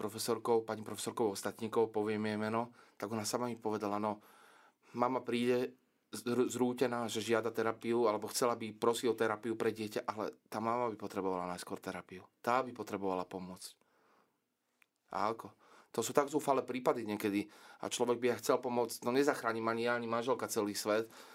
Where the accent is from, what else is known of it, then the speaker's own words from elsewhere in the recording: Trnava Region, Slovakia; Bol som vychovaný v kresťanskej rodine, pochádzam z malej dediny pri Trnave.